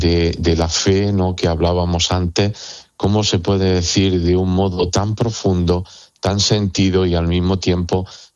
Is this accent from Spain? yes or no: yes; Andalusia, Spain; Desde luego yo que soy andaluz, pero como bien decía, no solo en Andalucía.